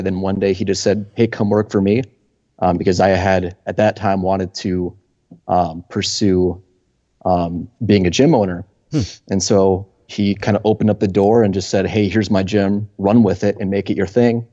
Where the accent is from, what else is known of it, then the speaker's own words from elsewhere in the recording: Wisconsin, United States; I've been born and raised in Wisconsin, so I've been around farms all my life.